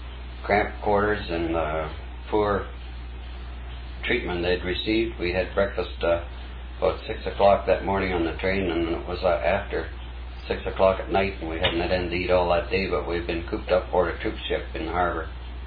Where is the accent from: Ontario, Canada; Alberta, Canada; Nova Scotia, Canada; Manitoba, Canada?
Manitoba, Canada; St. James; I was born and raised in St. James, and I took my education at Linwood School and Assiniboine School.